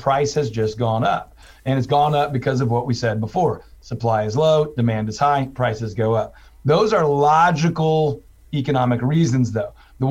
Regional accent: Houston, Texas, United States; I'm originally from Houston. I went to school in Waco.

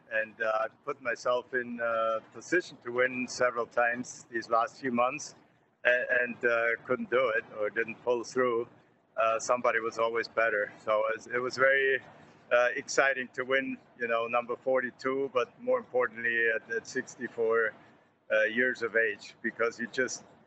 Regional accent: Germany; now in United States; growing up in Germany, I enjoy soccer, but I love snow skiing. And coming over here, living in the States

